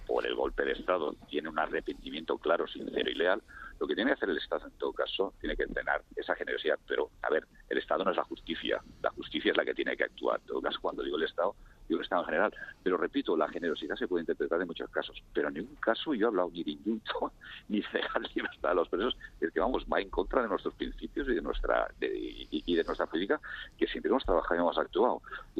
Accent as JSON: {"language": "Spanish", "region": "Catalonia", "country": "Spain", "said": "Y es verdad que yo tengo un discurso muy, muy catalán. Muy catalán, porque yo soy profundamente catalán, que es mi forma de ser profundamente español."}